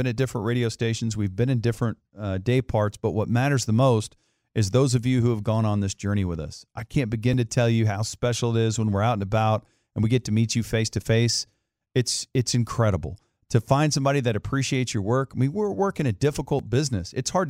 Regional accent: Dallas-Fort Worth, Texas, United States; We grew up here in Dallas-Fort Worth, so to be on the air talking about the teams we've rooted for our entire lives, this is a dream come true.

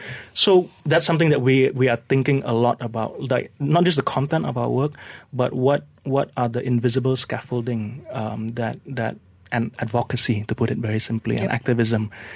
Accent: Malaysia; And I think, you know, as Malaysian artists, artists.

